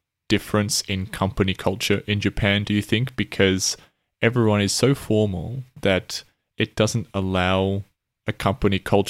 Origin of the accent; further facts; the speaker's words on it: Australia; me being Australian, Australians are very similar, I think, to the US in general